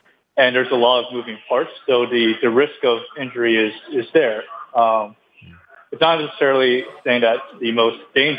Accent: Boston, Massachusetts, United States; Yeah, so I'm actually originally from Boston

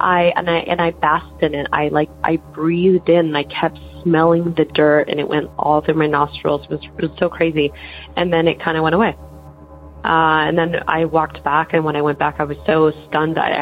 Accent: Los Angeles, California, United States; I'm from Los Angeles, California. I had a weird story that happened in 2008. I moved to Pasadena from just another part of LA, not far away from there

